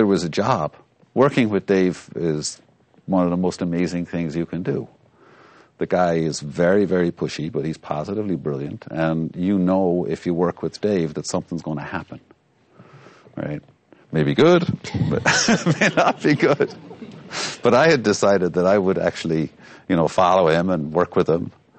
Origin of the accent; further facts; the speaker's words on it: Ireland; an Irish person that was actually from fairly close to my hometown in Ireland